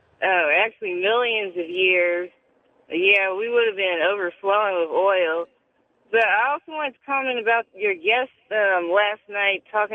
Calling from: San Antonio, Texas, United States; from San Antonio.

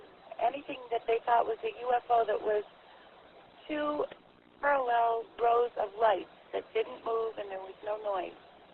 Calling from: Agoura Hills, California, United States; Agora Hills, California.

